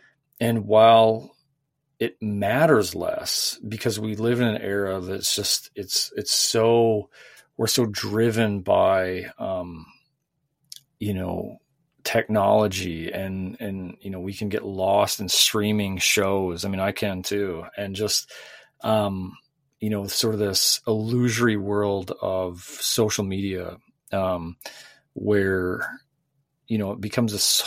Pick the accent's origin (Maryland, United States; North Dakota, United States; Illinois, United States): North Dakota, United States; like the plains or, my home state of North Dakota